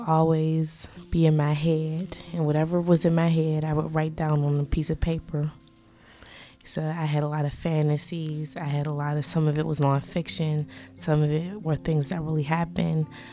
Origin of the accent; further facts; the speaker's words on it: Pittsburgh, Pennsylvania, United States; I'm from the Hill District.